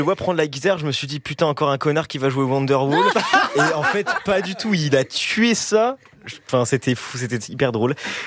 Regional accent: Chaumont, Grand Est, France; nous trois, on vient pas de Lyon, la moitié du groupe, on vient de la Diagonale du Vide, plus précisément de Chaumont, Langres, tout ça, donc dans la Haute-Marne.

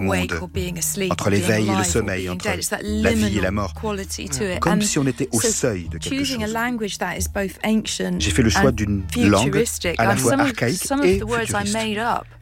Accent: South West England, United Kingdom; French is a second language; Surtout de Dorset, là où j'ai grandi

